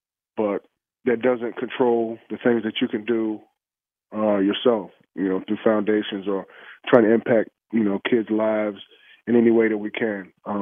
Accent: King George, Virginia, United States; I'm a kid from King George, Virginia. I went to Towson, you know, I never thought I would be here

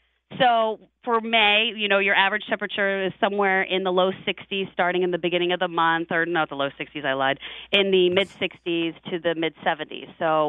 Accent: Pittsburgh, Pennsylvania, United States; And I also remember because the Steelers came to town, because I'm from Pittsburgh.

